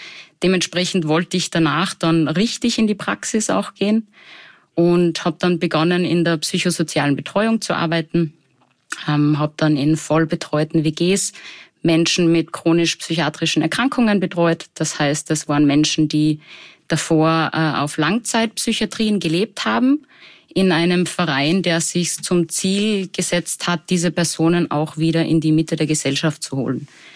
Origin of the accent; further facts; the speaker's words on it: Salzburg, Austria; Ich komme ursprünglich aus Salzburg, wie man vielleicht unschwer auch hören kann.